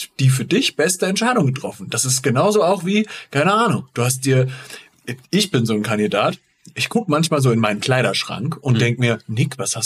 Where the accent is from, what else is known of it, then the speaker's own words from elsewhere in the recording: Giessen, Hesse, Germany; Ich meine, Alter, ich bin in Gießen aufgewachsen.